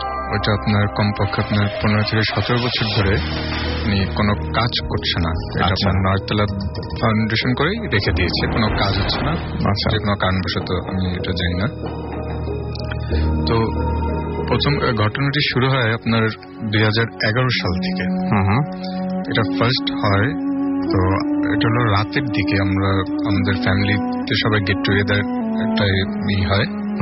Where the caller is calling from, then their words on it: Dhaka, Dhaka Division, Bangladesh; আমি ধানমন্ডি থেকে এসেছি।